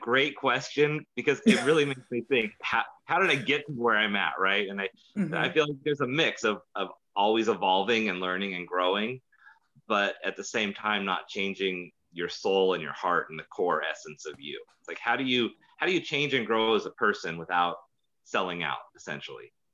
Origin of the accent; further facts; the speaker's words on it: Tacoma, Washington, United States; I grew up here in Tacoma. I love working in this. I love this community. It's my favorite part of the world. I've never found anywhere else that feels like home.